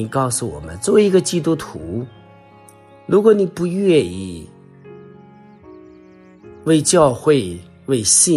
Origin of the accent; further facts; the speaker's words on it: China; 这也是我们中国人普通的教育